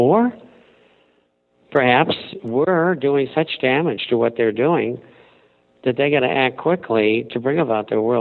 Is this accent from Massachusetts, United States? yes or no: yes; Somerville, Massachusetts, United States; also born or lived in Cambridge; I grew up in Somerville and Cambridge. Where's Harvard? Cambridge. MIT. Tufts University.